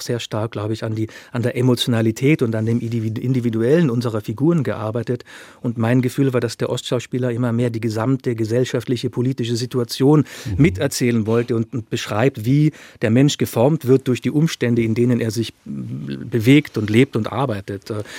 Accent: Germany; Aus Österreich als vielleicht noch mal mehr und auch als Westdeutscher.

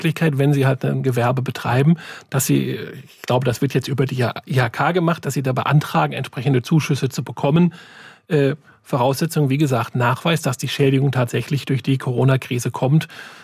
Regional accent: Rhineland, Germany; ich als Rheinländer vielleicht weniger als andere

